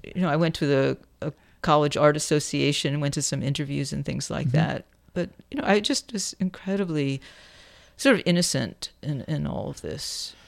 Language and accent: English; New York City, New York, United States; Well, I grew up in New York City, and my mother was an executive in an advertising agency.